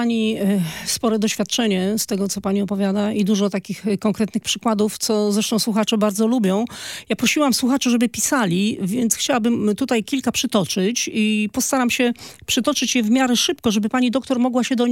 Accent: Malbork, Pomeranian Voivodeship, Poland; Jestem z Malborka.

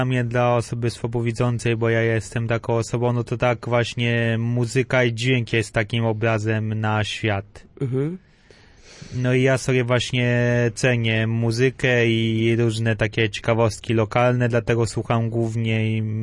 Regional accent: Ostrów Mazowiecka, Masovian Voivodeship, Poland; now in Warsaw, Poland; Jestem z Warszawy, ale pochodzę z Ostrowi Mazowieckiej. To jest w kierunku Białegostoku, pomiędzy Warszawą a Białymstokiem.

